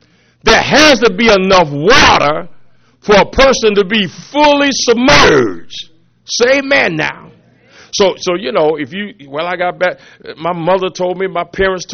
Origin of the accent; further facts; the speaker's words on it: Ohio, United States; I'm from Ohio. And I worked in Springfield, Ohio.